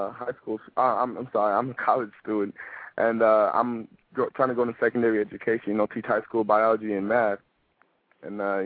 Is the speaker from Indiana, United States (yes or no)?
yes; Indiana, United States; Like, I grew up around, I grew up right outside Gary, but it was like the suburbs outside Gary.